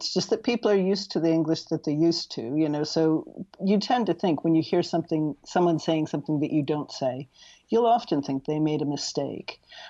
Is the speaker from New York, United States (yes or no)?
yes; Rochester, New York, United States; moved away; Well, I'm from near Rochester, New York, but my accent is very, very adjusted. I've lived outside the United States for 23 years now.